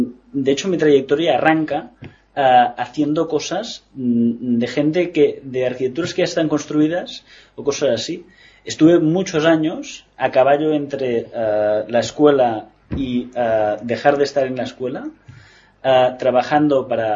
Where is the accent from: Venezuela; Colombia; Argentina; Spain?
Spain; Barcelona, Catalonia; yo no soy argentino, soy de Barcelona.